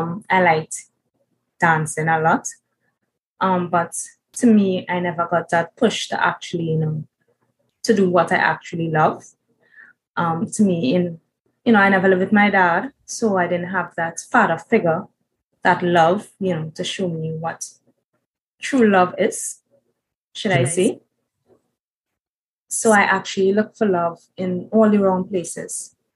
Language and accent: English; Trinidad & Tobago; I am from Trinidad and Tobago, and my city place is sunny right now, and it is 12:07 p.m.